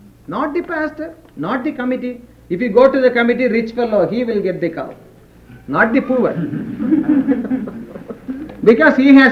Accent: India; As an Indian, I am viewing it democracy, it is quite different.

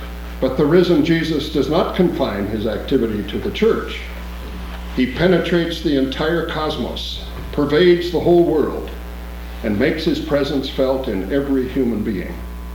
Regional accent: Rapid City, South Dakota, United States; I grew up in Rapid City, South Dakota, a great big military base out there.

